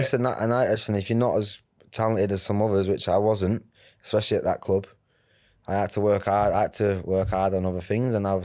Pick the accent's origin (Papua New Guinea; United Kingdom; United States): United Kingdom; Salford, North West England; I'm good mates with Phil, and we're all from Salford